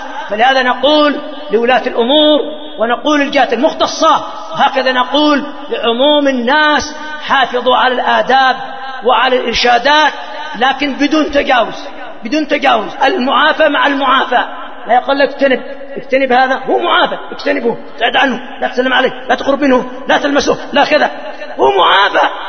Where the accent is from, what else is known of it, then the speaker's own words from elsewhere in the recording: Yemen; هذه تحصل عندنا في اليمن وفي غيرها من العالم